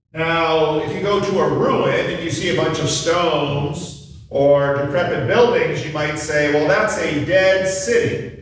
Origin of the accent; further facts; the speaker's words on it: New York, United States; When I was growing up outside New York City is often called the Big Apple.